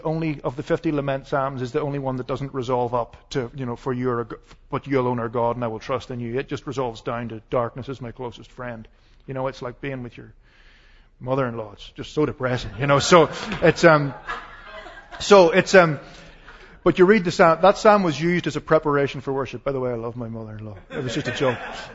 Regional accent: Ireland; I'm Irish, so the tendency of the Irish, of course, is that all our wars are happy, and all our songs are sad.

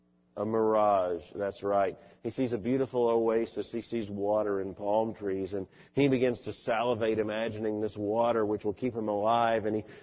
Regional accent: Hawaii, United States; As a matter of fact, growing up in Hawaii was not a very good introduction to the world

